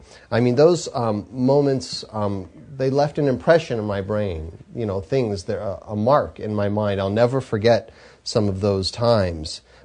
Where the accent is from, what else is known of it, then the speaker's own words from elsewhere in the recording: California, United States; growing up in Southern California, I lived about 45 minutes from an amusement park that's called Magic Mountain